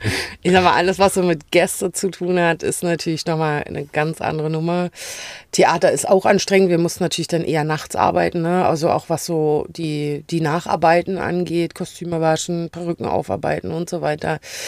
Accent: Berlin, Germany; Also ich bin ja Berlinerin.

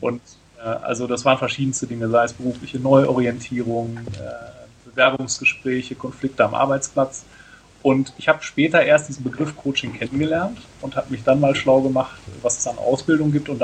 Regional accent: North Rhine-Westphalia, Germany; born there; now in Frankfurt am Main, Germany; Ja, also ich bin 38 Jahre alt und gebürtiger Westfale, das vielleicht vorwegzuschicken, und arbeite seit 1997 in Frankfurt am Main.

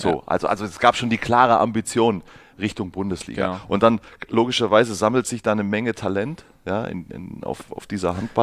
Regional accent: Baden-Württemberg, Germany; born there; now in Bavaria, Germany; Ich komm gebürtig aus Baden-Württemberg, wohne aber schon ewig in Bayern

